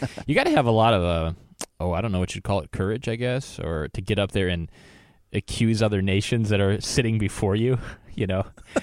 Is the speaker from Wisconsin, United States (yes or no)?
yes; Wisconsin, United States; Minnesota, Wisconsin, my home state, and Iowa